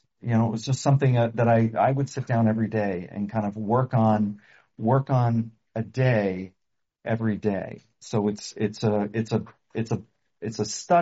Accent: New York, United States; certainly I grew up outside of the New York area, so cynicism's not a bad thing.

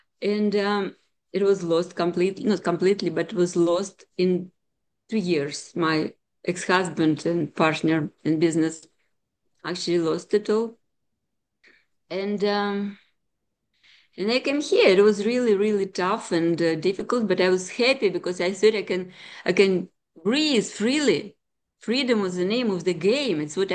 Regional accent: Russia; English is a second language; moved away; And I came from Russia in 1996.

